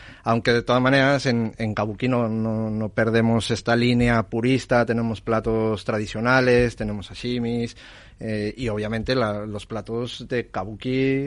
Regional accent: Mexico; Para mí como mexicano, la cocina mexicana

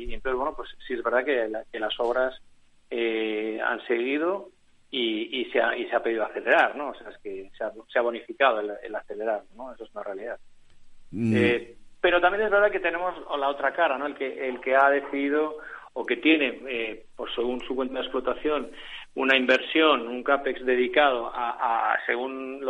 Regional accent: Galicia, Spain; yo soy gallego y un poquito de agua se echa de menos.

